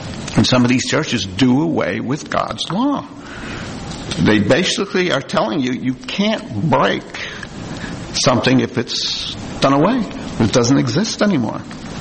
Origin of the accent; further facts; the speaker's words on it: New Jersey, United States; I can remember this story, because I'm from New Jersey and far across the river from part of New York City, so we always got the news from New York.